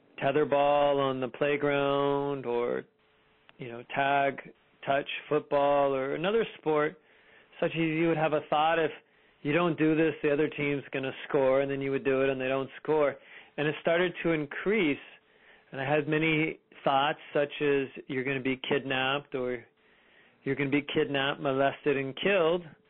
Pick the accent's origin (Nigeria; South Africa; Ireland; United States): United States; Fremont, California; And so I grew up in Fremont, California.